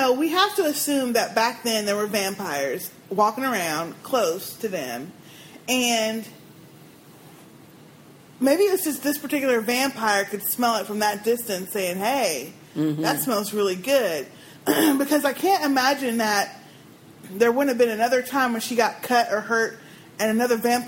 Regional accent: Texas, United States; I am brown and from Texas and have had a shotgun pointed at me by a racist.

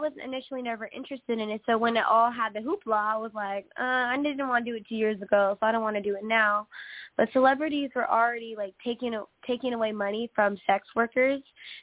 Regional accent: California, United States; now in Stockton, United States; I'm from the Bay Area, too. Pittsburgh.

